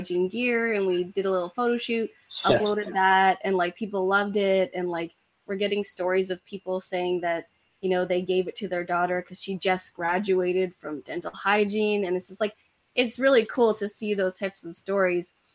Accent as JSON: {"language": "English", "country": "Canada", "said": "and we're here from Canada."}